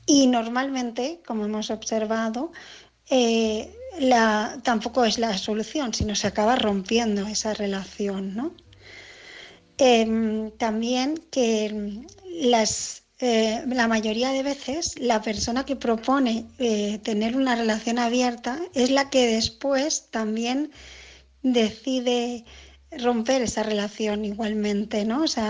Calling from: Barcelona, Catalonia, Spain; de Barcelona

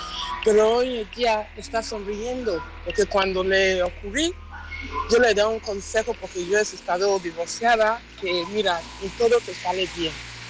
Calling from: Manchester, North West England, United Kingdom; de Manchester

